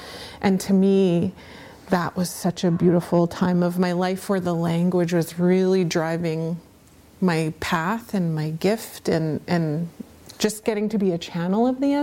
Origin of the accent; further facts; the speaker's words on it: Skidegate, British Columbia, Canada; from Skittigat.